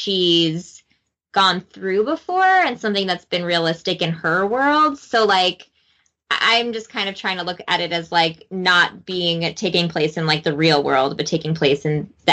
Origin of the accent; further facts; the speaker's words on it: Chicago, Illinois, United States; and I grew up in Chicago, so like I was super excited with like the kind of the connection of that character.